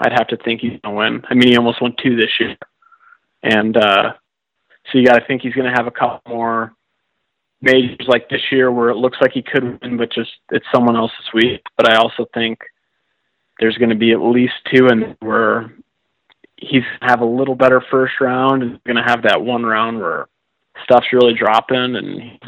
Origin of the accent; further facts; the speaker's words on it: Chicago, Illinois, United States; Easiest one that comes to mind first, right in my hometown here, Chicago Golf.